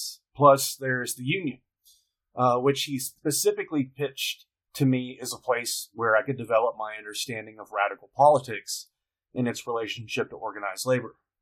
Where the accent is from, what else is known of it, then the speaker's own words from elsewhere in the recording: Knoxville, Tennessee, United States; I'm from Knoxville, Tennessee, which is home to our state's flagship university